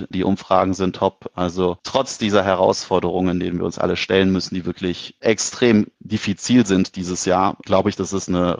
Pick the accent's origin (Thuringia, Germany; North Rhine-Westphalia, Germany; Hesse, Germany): North Rhine-Westphalia, Germany; Cologne; Und wir als Kölner sind ja grundsätzlich so ein bisschen bekannt für Gastfreundschaft